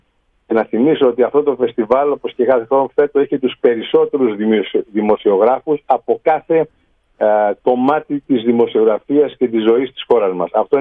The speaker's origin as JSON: {"language": "Greek", "town": "Chios", "region": "North Aegean", "country": "Greece", "said": "Αυτό ήταν κάτι που δεν το έχω ξαναδεί στο νησί μου, θα σας είμαι ειλικρινής."}